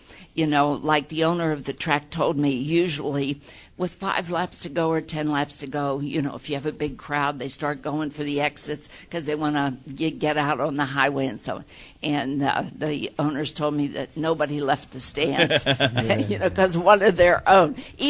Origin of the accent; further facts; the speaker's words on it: Pennsylvania, United States; Our local track, we're from Western Pennsylvania, and our closest track to us locally is Lernerville Speedway.